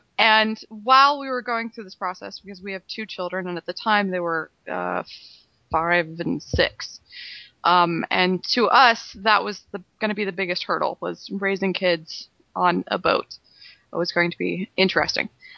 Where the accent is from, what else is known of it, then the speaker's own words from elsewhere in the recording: Santa Cruz, California, United States; I've never lived on a boat, but I'm from Santa Cruz, California.